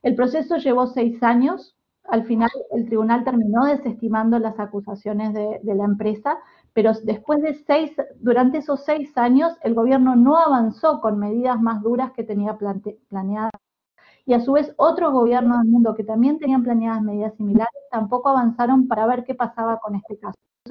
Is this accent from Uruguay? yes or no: yes; Uruguay; yo soy uruguaya, así que tengo ahí un sesgo